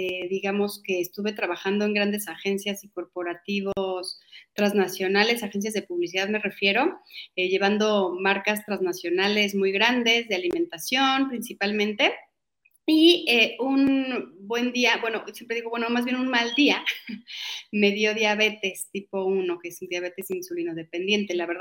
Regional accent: Mexico City, Mexico; yo soy de la Ciudad de México, nací aquí, soy súper mexicana.

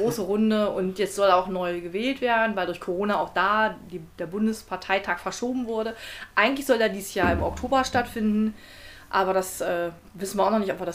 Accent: Braunschweig, Lower Saxony, Germany; also born or lived in Salzdahlum / Schöppenstedt; ich bin gebürtige Braunschweigerin, habe ein paar Jahre dann, 10 Jahre dort verbracht und bin dann meinen Eltern nach Salzdahlem im Landkreis und von da aus dann nochmal nach Schöppenstedt ein paar Jahre.

